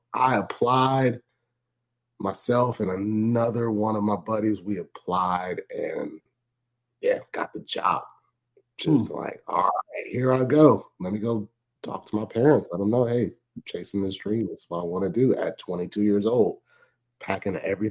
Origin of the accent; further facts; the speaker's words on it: Cleveland, Ohio, United States; now in South Florida, United States; You know, I wasn't originally from South Florida. Like I said, I was from Cleveland.